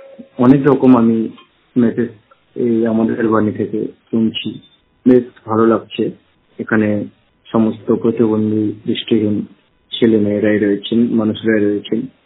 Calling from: Malda, West Bengal, India; আমি পশ্চিমবঙ্গের মালদা ডিস্ট্রিক্ট থেকে বলছি।

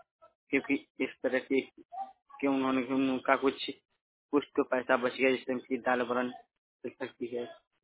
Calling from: Varanasi, Uttar Pradesh, India; बनारस जिला उत्तर प्रदेश से बात कर रहा हूँ।

